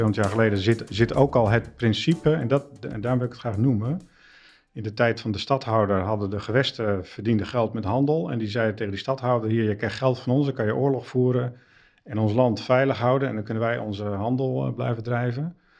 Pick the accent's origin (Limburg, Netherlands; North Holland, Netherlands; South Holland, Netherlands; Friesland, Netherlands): Friesland, Netherlands; Heerenveen; also born or lived in Dokkum; Ik ben in Dokkum geboren. Toen zijn we verhuisd naar Heerenveen. En daar heb ik mijn jeugd doorgebracht. Lagere school, middelbare school, tot mijn 18e.